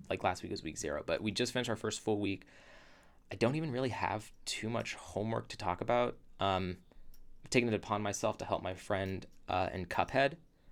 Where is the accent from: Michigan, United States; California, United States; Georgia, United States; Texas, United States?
California, United States; Roseville; I am grew up in Roseville, California, which is kind of a it's a suburb of Sacramento.